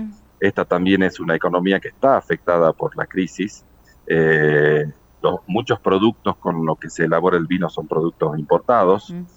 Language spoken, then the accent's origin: Spanish; Salta, Argentina; somos todos salteños.